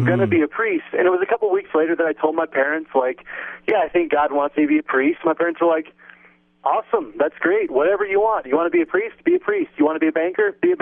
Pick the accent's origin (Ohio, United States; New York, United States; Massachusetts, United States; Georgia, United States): Georgia, United States; Atlanta; I grew up in Atlanta, Georgia, and I was I grew up in a big Catholic family.